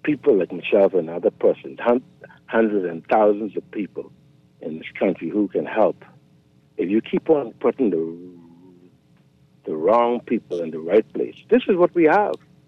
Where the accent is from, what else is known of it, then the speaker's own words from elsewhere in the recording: Kent Island, Bahamas; I grew up on Kent Island. But in those days, we had less than 250,000 people.